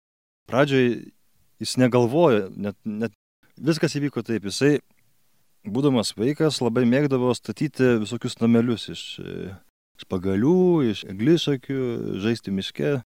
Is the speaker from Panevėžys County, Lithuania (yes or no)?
no; Kaunas, Kaunas County, Lithuania; Tai pats esu kaunietis ir čia į Baltriškas jau atvažiuoju prieš 20 metų, man buvo 9 metai